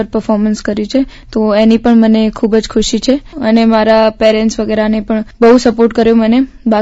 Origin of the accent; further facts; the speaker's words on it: Mehsana, Gujarat, India; હું મહેસાણાથી છું